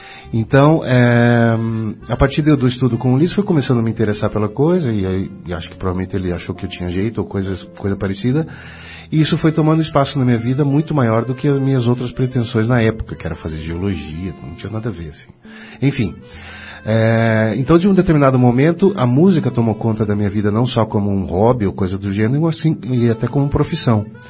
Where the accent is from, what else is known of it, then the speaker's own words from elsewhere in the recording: Curitiba, Paraná, Brazil; also born or lived in Arapongas; Eu nasci em Arapongas, no interior do Paraná, mas logo muito, muito novinho mesmo, já vim para Curitiba. Então, eu praticamente me considero um curitibano, né? Porque passei toda a minha vida aqui.